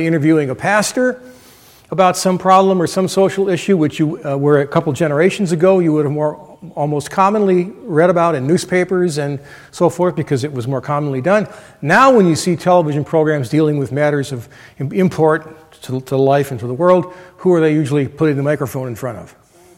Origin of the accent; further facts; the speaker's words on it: Minnesota, United States; I come from Minnesota where fishing is very important and virtually a sacrament, not quite, but close.